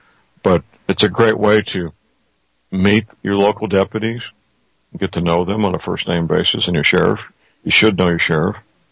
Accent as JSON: {"language": "English", "town": "St. Louis", "region": "Missouri", "country": "United States", "tie": "born or raised there", "said": "My hometown, St. Louis, is an example"}